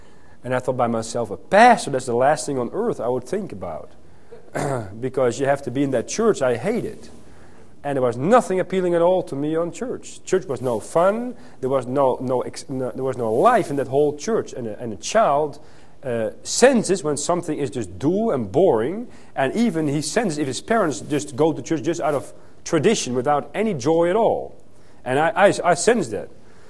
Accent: Netherlands; also born or lived in Athens, Greece; I'm from the Netherlands. I was born in Athens, raised in Holland in a Dutch Reformed church.

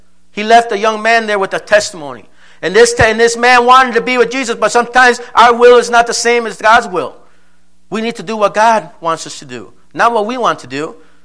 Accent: Colombia; now in United States; And when I go back home, when I'm in Colombia, I tell the people, yeah, I'm from the States. I'm from there.

